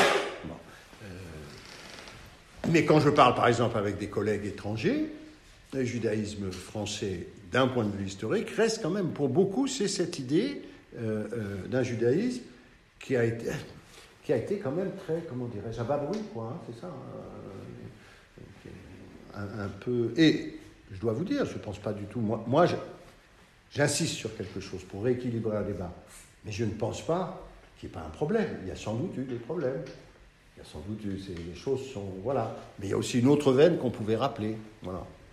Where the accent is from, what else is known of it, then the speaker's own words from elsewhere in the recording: France; Moi, je suis français, citoyen français, c'est pas de problème.